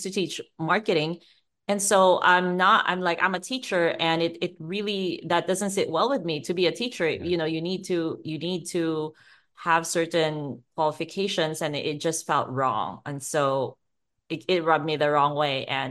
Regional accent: Philippines; English is a second language; I grew up in the Philippines, which used to be classified as a third world country.

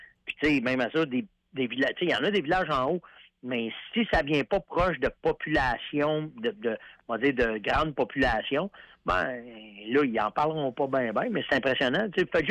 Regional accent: Canada; tu le vois bien par mon accent, là, j'ai pas un accent presque américain, là. Puis il disait, where are you from? Tu sais, ben, je viens du Canada

